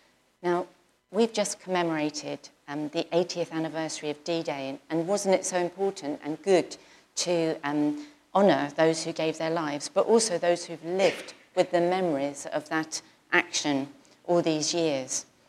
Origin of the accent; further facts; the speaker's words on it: Southampton, South East England, United Kingdom; I'm from Southampton